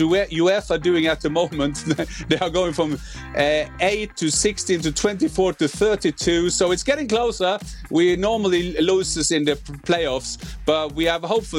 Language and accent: English; Gurske, Norway; English is a second language; I'm from Gurske, that is the smallest village in Norway. There was farmers all around. There were cows and sheep and cats